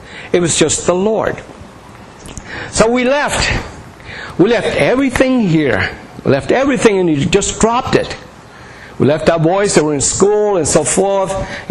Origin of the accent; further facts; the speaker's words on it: New Jersey, United States; You know, I'm from New Jersey. He sends me to the desert.